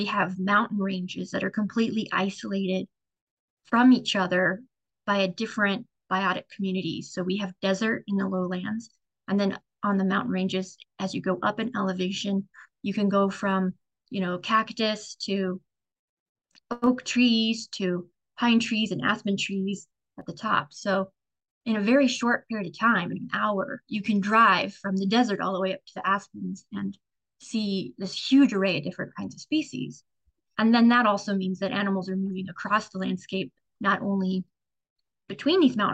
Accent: Arizona, United States; I grew up in Southern Arizona, so with the saguaros and the cactus in the desert, and really fell in love with the desert where I grew up.

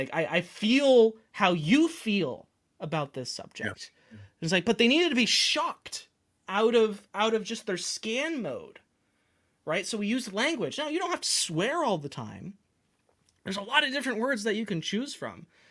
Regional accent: Canada; I'm not an American, right? I'm a Canadian

